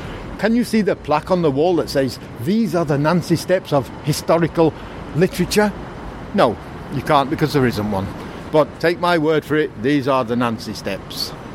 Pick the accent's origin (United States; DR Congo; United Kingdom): United Kingdom; North West England; I was brought up in Lancashire, and a mum and dad, four brothers, a sister.